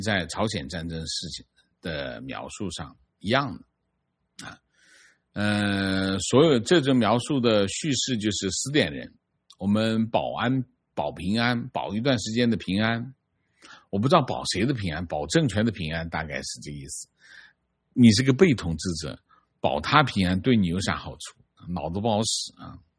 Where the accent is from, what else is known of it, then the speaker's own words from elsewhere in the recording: Hong Kong; moved away as an adult; now in Shanghai, China; 我是一个香港人，06年移居到上海工作